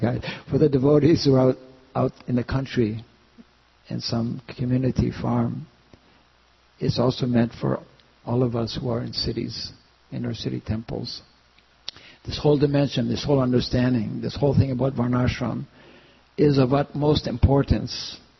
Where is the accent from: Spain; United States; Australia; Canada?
Canada; because I'm from Canada, it's not because that I'm from Canada